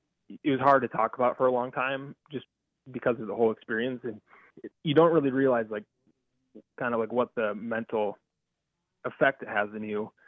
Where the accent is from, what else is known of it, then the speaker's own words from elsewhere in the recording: Sioux Falls, South Dakota, United States; And because we're from Sioux Falls, they flew us to Denver on the plane.